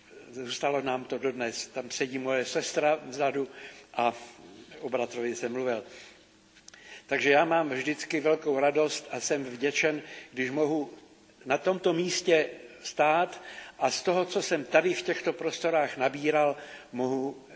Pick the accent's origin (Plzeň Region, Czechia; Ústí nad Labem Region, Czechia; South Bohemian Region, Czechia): South Bohemian Region, Czechia; Vlachovo Březí; ale možná nevíte, že pocházím z Vlachova Březí, vy, kteří mě neznáte